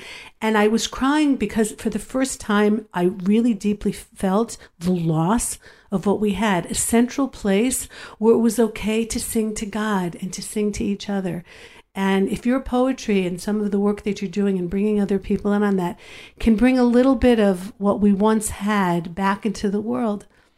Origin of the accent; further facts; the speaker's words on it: Los Angeles, California, United States; even as a young girl growing up in Los Angeles, this was my fire.